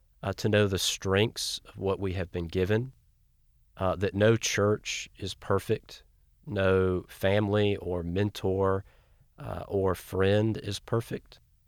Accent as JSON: {"language": "English", "region": "Georgia", "country": "United States", "said": "I am thankful that I am a boy from Georgia."}